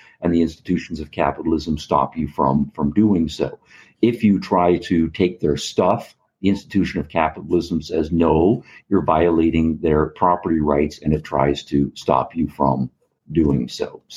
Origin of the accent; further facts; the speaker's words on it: Canada; now in United States; So I'm originally from Canada. And now I'm living in the United States